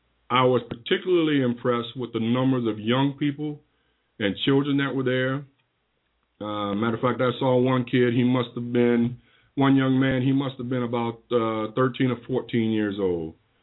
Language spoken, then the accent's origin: English; Chicago, Illinois, United States; I grew up in Chicago, and I remember when Martin Luther King Jr. came to Chicago for the Poor People's Campaign.